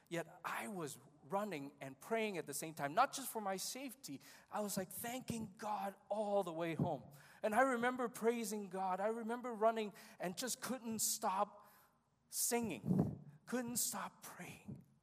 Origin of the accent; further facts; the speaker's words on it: Hong Kong; You see, growing up in Hong Kong, I didn't grow up in a Christian family, so I didn't know who Jesus was.